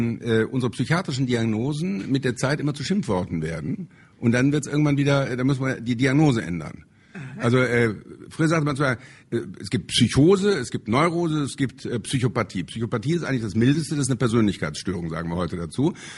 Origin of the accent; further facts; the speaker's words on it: Rhineland, Germany; Dass ich heute hier als Rheinländer in Berlin sitze, ja, das ist unglaublich, ja.